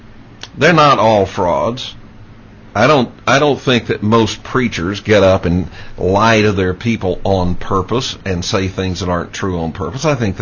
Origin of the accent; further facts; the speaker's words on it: Dallas, Texas, United States; When I was growing up in Dallas, Texas, there was a very famous preacher on television.